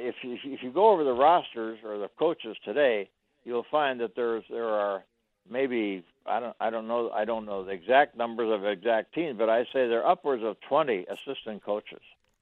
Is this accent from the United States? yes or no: no; Canada; I came from Canada, of course